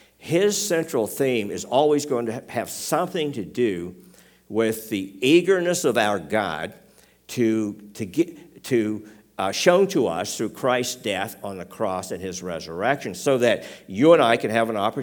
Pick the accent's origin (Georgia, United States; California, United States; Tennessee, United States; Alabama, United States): Tennessee, United States; accent: Tennessee; now in Canada; That's what they'd say where I come from. In case you're wondering about my accent, Tennessee.